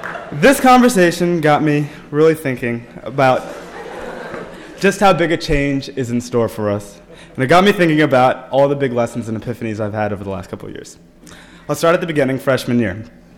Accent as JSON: {"language": "English", "town": "Washington", "region": "District of Columbia", "country": "United States", "said": "where are you from? I said, I'm from D.C."}